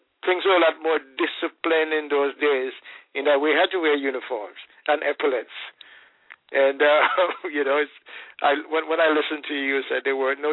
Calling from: Miami, Florida, United States; I'm calling from Miami, Florida.

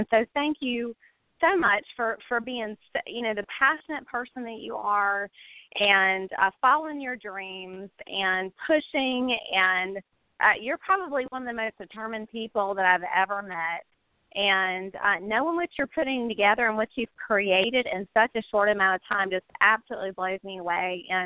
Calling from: Florida, United States; Hey, Sean … from Stop Choppy, Florida.

